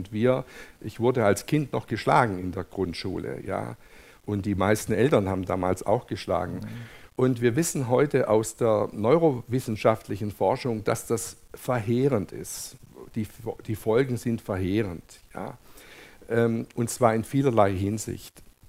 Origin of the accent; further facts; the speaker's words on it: Germany; Sie hier in Österreich und wir bei uns in Deutschland